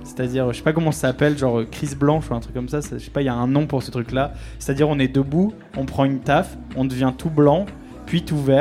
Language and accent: French; Lille, Hauts-de-France, France; je viens de Lille